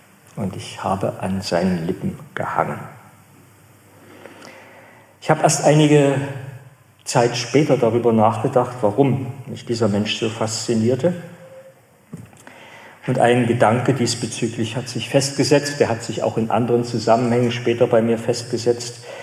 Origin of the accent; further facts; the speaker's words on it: Saxony, Germany; Und ich komme aus Sachsen, ich weiß nicht, wie es in Thüringen ist